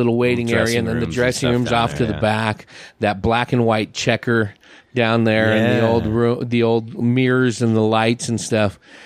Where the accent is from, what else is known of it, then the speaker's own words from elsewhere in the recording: California, United States; I grew up in the San Francisco Bay Area, you know.